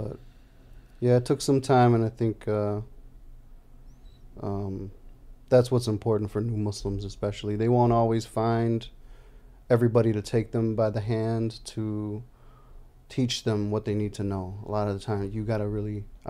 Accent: Chicago, Illinois, United States; Yeah, my parents are Brazilian. I was born and raised in Chicago.

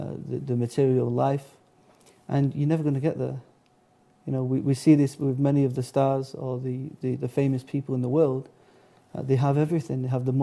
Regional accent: Manchester, North West England, United Kingdom; So, but I'm born and bred in Manchester, England.

